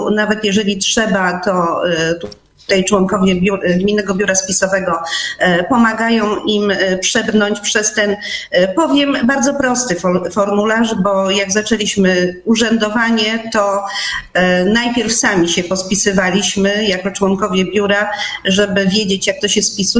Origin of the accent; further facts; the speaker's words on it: Pomeranian Voivodeship, Poland; jestem Kaszubką z krwi i kości. Tu urodzili się moi dziadkowie, moi pradziadkowie i no kocham ten rejon